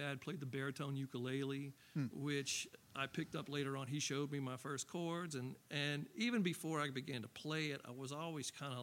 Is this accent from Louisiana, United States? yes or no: yes; Baton Rouge, Louisiana, United States; We grew up in North Baton Rouge in the North Highlands neighborhood around Plank and Evangeline.